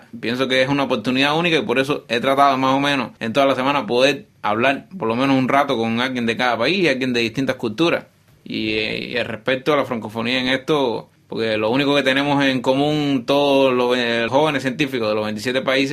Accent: Cuba; Yo vengo de Cuba, actualmente soy profesor en la Universidad Tecnológica de La Habana, conocida como CUJAE, que es precisamente la universidad en la que me gradué como ingeniero en telecomunicaciones electrónicas

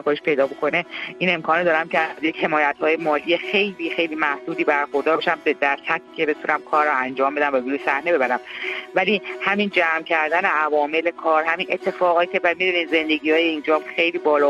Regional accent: Iran; moved away; من نزدیک به بیش از 3 دهه هست که الان در خارج از ایرانم

